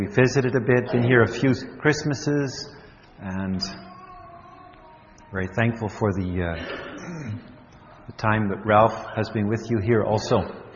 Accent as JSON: {"language": "English", "region": "Alberta", "country": "Canada", "tie": "born or raised there", "second_language": "English", "said": "We're Dutch, but I was born in Canada, lived in Alberta for 13 years."}